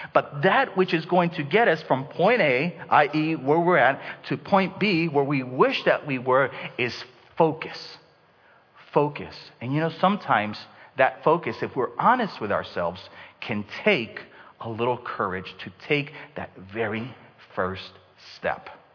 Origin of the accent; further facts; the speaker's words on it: Denver, Colorado, United States; I'm from Denver.